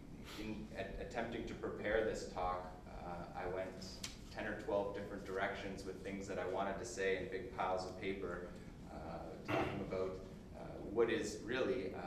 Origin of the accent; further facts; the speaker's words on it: Toronto, Ontario, Canada; how I ended up growing up in Toronto and going to university at Dalhousie